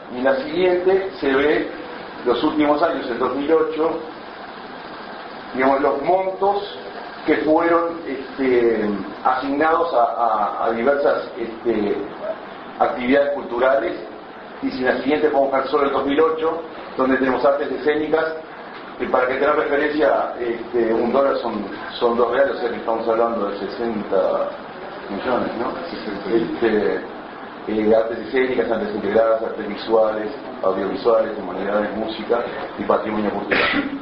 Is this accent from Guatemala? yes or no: no; Uruguay; celebro como uruguayo que estén los fondos de incentivos ahora disponibles en Uruguay. … soy el gerente de comunicación de Petrobras Uruguay